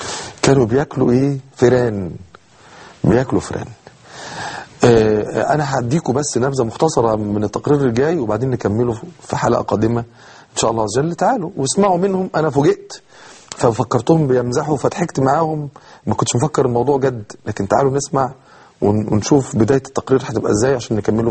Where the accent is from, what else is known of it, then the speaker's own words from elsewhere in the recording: Cairo, Cairo Governorate, Egypt; عندنا في القاهرة.